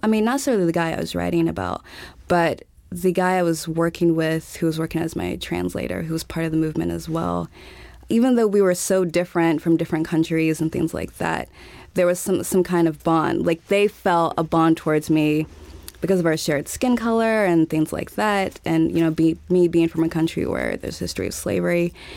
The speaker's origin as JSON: {"language": "English", "town": "Montgomery", "region": "Alabama", "country": "United States", "tie": "born or raised there", "also_born_or_lived": "Texas", "said": "I was born in Texas and grew up in Alabama."}